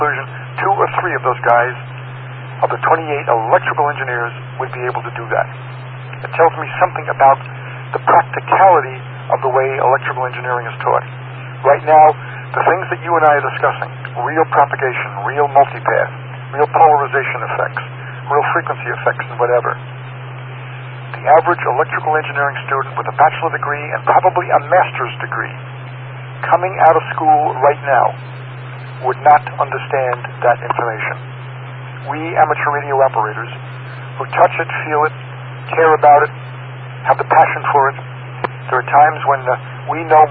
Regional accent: Middle Island, New York, United States; fixing radios and televisions in my hometown in Middle Island, Long Island

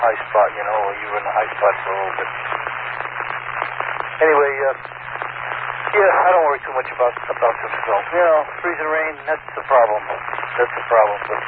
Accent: New York, United States; I'm from Long Island originally, so it's different, you know.

